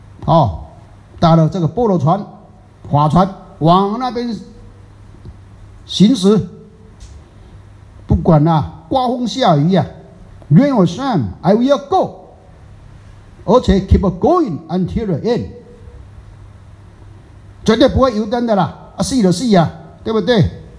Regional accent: Taiwan; 我们台湾人讲，那学什么的嘛？

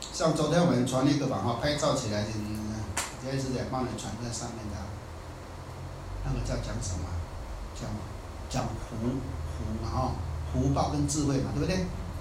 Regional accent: Taiwan; 我们台湾人讲的啊，我们家己保较袂超车啦，你听过无？

